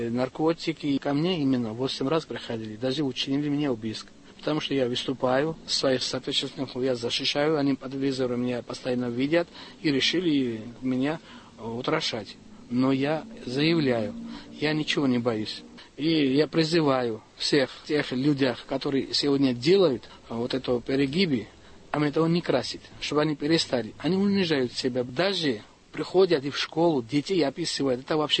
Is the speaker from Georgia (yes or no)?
yes; Georgia; now in Russia; Я грузин, но я живу здесь с 1969 года. Я гражданин России.